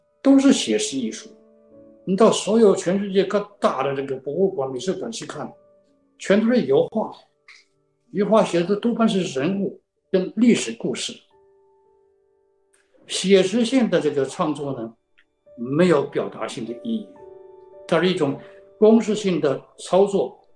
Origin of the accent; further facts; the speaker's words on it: China; 所以我始终认为西方艺术呢，其实我们中国人不要觉得人家都是最都好的，其实并不太好。